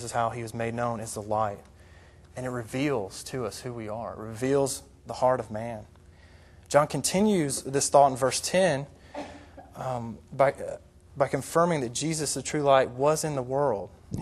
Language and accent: English; Florida, United States; When I was growing up in Florida, Florida is very wet climate, and there's a lot of bugs.